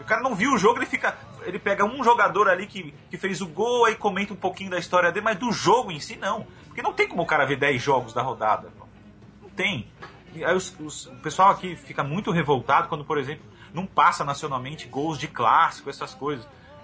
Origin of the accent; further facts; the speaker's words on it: São Paulo, Brazil; now in Fortaleza, Brazil; eu sou de São Paulo, já estou morando há 11 anos em Fortaleza